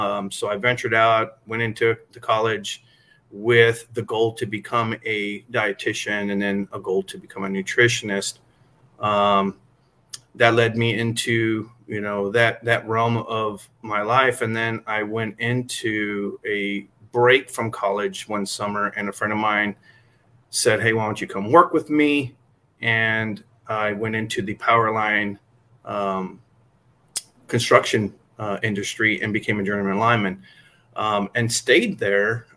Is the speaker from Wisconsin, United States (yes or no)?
no; Carrizo Springs, Texas, United States; born there; now in Bandera, United States; So I'm currently live in Bandera, Texas. I was born in South Texas in a town called Carrizo Springs, but closer to the border of Mexico and Texas.